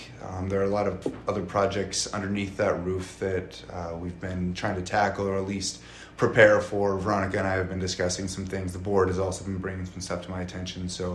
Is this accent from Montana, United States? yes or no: yes; Missoula, Montana, United States; I'm originally from Missoula, just outside of Missoula, actually. Moved around a lot growing up. I ended up coming full circle back to Missoula for college